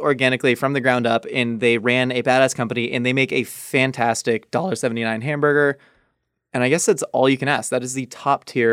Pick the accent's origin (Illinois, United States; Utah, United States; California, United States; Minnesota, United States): California, United States; I want people to know my values, that I am from Southern California, that I love In-N-Out